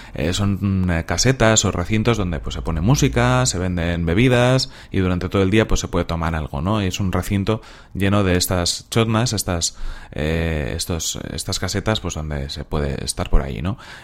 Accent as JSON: {"language": "Spanish", "town": "Bilbao", "region": "Basque Country", "country": "Spain", "tie": "born or raised there", "said": "yo soy de Bilbao, aunque vivo en Santurchi, pero bueno, he nacido en Bilbao y he vivido muchos años en Bilbao"}